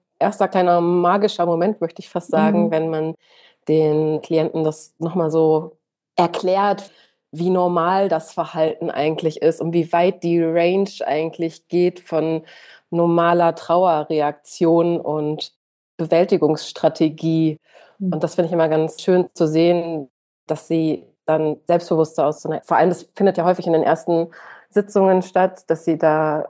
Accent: North Rhine-Westphalia, Germany; Ich komme aus Ostwestfalen und Bielefeld ist so unfassbar protestantisch.

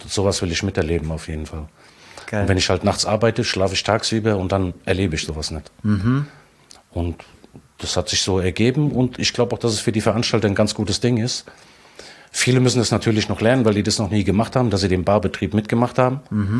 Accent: Griesheim, Hesse, Germany; Ich komme eigentlich aus Griesheim.

